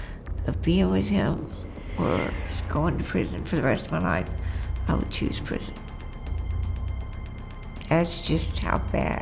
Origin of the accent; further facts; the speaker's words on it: Cumberland, Virginia, United States; also born or lived in Portsmouth; I grew up in Portsmouth till probably about 8 years old. Then my family and I, we moved to Cumberland, Virginia, and they had bought a farm.